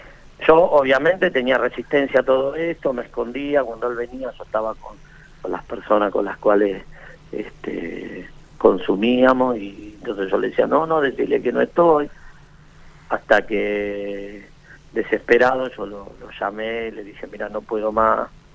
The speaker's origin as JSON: {"language": "Spanish", "region": "Buenos Aires", "country": "Argentina", "said": "Yo soy de aquí de Buenos Aires."}